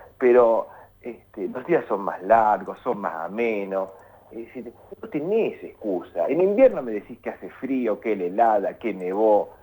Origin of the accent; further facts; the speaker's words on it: Argentina; El mate ya sé que es una identidad como argentino